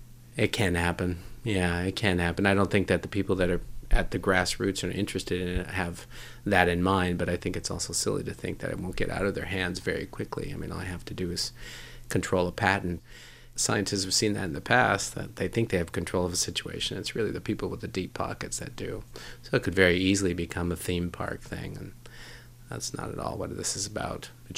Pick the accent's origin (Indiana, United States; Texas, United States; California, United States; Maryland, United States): California, United States; Berkeley; I grew up in Berkeley, you know, with tie-dyes and bell-bottoms